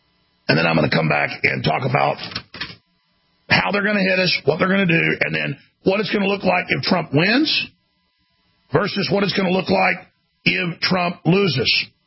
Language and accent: English; Dallas, Texas, United States; now in Austin, United States; I have lived in Austin since high school. I'm from Dallas.